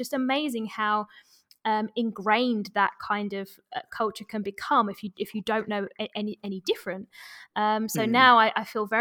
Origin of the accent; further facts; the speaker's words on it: London, United Kingdom; now in Lisbon, Portugal; I mean, I'm from London, where, you know, everything is fast paced.